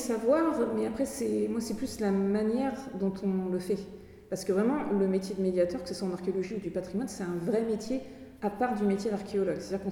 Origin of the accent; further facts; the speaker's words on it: Amiens, Hauts-de-France, France; now in Brittany, France; je suis en Bretagne depuis 2015. À la base, moi, je viens d'Amiens, en Picardie. Mais j'ai de la famille, en fait, bretonne, mais du Finistère. Et donc, j'ai toujours venu en Bretagne, et c'est une région que je connaissais très, très bien. Et où j'avais envie de vivre.